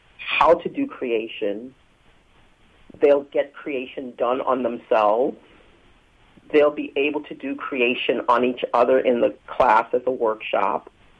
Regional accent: Brooklyn, New York, United States; Oh, I'm so excited to be back in Brooklyn. Mm-hmm. I grew up in Brooklyn, so I am super excited to launch the creation tour from Brooklyn.

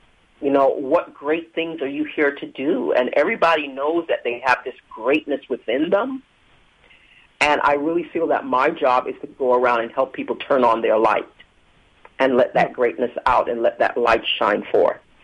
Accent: Brooklyn, New York, United States; Oh, I'm so excited to be back in Brooklyn. Mm-hmm. I grew up in Brooklyn, so I am super excited to launch the creation tour from Brooklyn.

